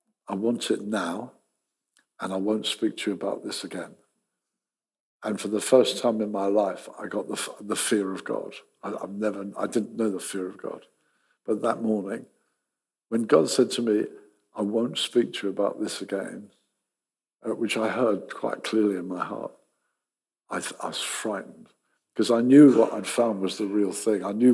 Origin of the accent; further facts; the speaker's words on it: England, United Kingdom; I'm English, so I'm a Christian, aren't I?